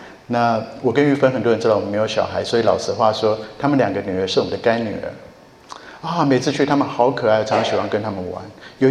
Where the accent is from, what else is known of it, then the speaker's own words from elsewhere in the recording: Japan; 我小时候在日本长大